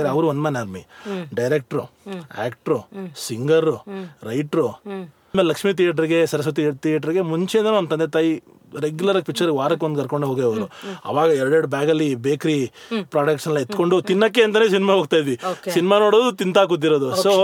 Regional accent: Bengaluru, Karnataka, India; ಬೆಂಗಳೂರಿಗೆ ಶಿಫ್ಟ್ ಆದಾಗ ಒಂದು ಬಹಳ ಚಿಕ್ಕ ಓಣಿಲಿ ನಮ್ಮ ಬದುಕು ಶುರುವಾಗಿದ್ದು. ನಾನು ಅಲ್ಲೇ ಹುಟ್ಟಿದ್ದು, ಬಸವನಗುಡಿ ಶೇಖರ್ ಆಸ್ಪತ್ರೆ.

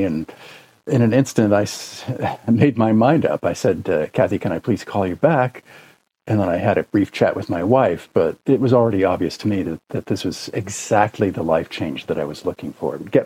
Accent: New York, United States; You know, I grew up just north of the city here

